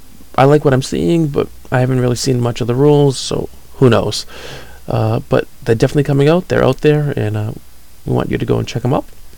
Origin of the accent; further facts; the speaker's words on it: United States; I think the American models are the best ones there, not because I'm an American